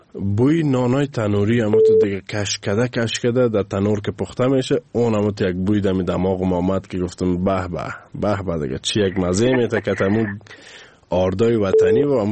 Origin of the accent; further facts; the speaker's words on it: Afghanistan; من افغانم